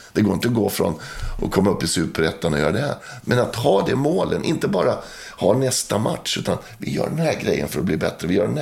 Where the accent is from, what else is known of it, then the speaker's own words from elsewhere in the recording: Västerås, Västmanland County, Sweden; Fast jag kommer från Västerås